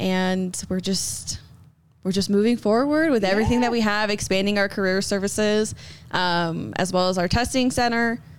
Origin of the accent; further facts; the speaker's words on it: United States; now in Alpine, United States; I'm originally from Washington, D.C., Virginia. Cool. So I'm a long ways away from home. But we moved to Alpine about 2 years ago.